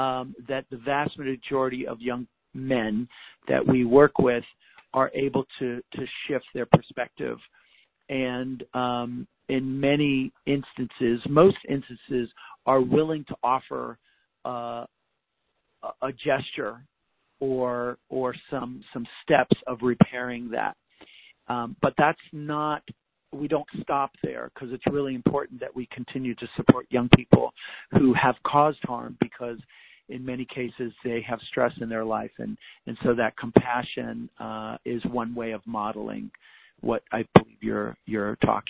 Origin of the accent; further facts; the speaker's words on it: California, United States; Thank you so much for doing that work out in California. That's my home state, and we have family down there.